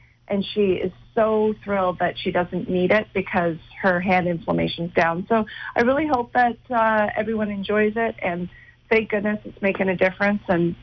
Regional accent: Linden, Ontario, Canada; Oh, my hometown, Linden, is in Ontario as well. Tiny little town.

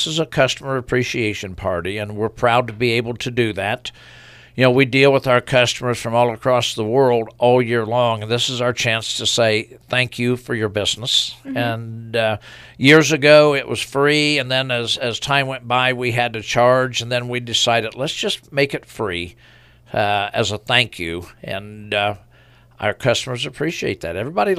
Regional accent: Newton, Illinois, United States; We're going to my hometown, Newton, and mm-hmm.

